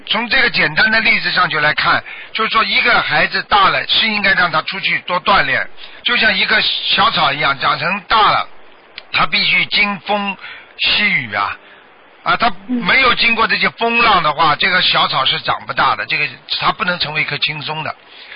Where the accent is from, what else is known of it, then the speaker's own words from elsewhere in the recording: China; 实际上我们中国人讲究的这种感情这种观念